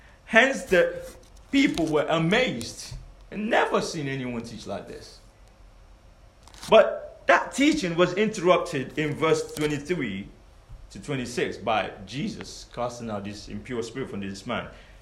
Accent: London, United Kingdom; growing up in West London was interesting, because when I was in secondary school, having supply teachers was like having a day off while at school.

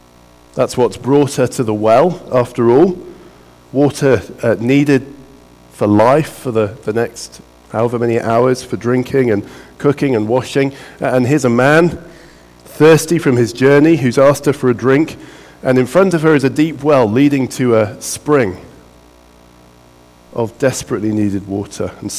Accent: West Midlands, United Kingdom; I grew up near the Malvern Hills, and I love the Malvern Hills

